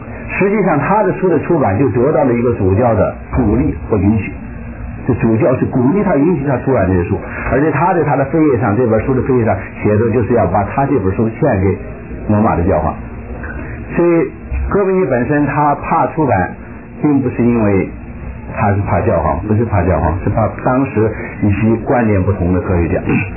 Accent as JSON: {"language": "Chinese", "country": "China", "said": "因为我是从大陆来的"}